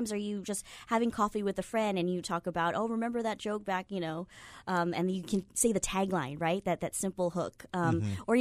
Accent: Kaneohe, Hawaii, United States; I grew up here in Kaneohe doing theater all my life.

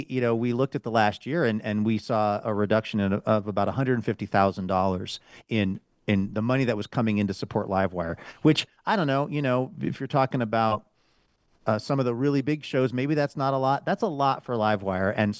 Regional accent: Seattle, Washington, United States; I hail from Seattle, Washington, where I went to the University of Washington, the natural rivals of the Ducks.

